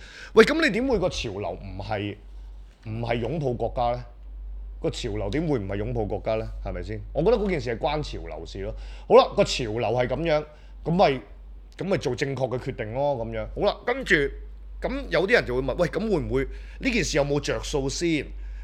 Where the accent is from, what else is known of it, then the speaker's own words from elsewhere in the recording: Guangzhou, Guangdong, China; 我自己身為一個廣州人，你哋咁多人，你哋咁多人上去廣州玩